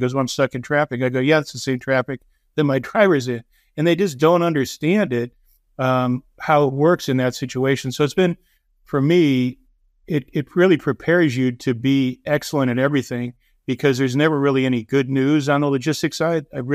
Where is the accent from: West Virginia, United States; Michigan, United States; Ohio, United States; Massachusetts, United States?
Ohio, United States; Cleveland; I grew up in Cleveland, Ohio.